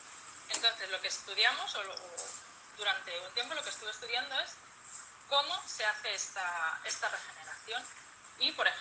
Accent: Barcelona, Catalonia, Spain; moved away as an adult; now in England; Yo estudié en la Universidad de Barcelona, porque yo soy de Barcelona y era la que tenía más cerca.

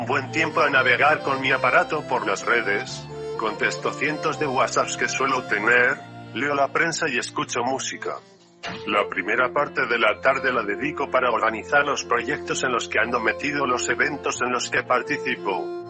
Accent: Castile and León, Spain; una concentración motera en julio en mi pueblo de Salamanca

